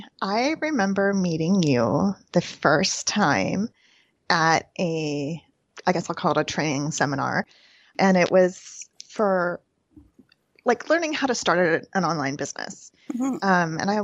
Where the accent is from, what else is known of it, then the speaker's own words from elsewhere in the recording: United States; I am an American.